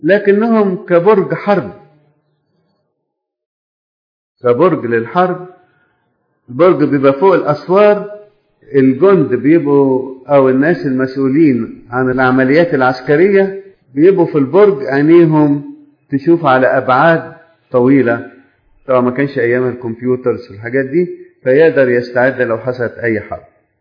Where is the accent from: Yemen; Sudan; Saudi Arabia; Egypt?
Egypt; أنا إنسان مصري موجود في مصر